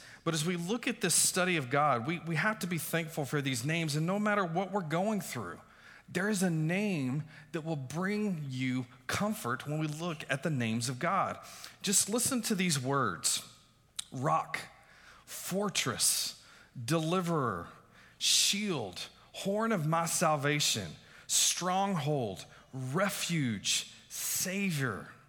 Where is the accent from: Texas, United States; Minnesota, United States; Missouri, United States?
Texas, United States; And I grew up in Texas, so I love country music, you know, just like